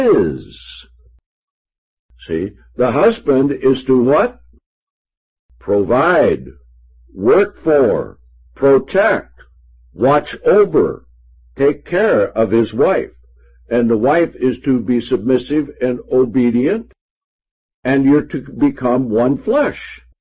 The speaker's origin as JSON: {"language": "English", "region": "Utah", "country": "United States", "said": "So here we are from Utah."}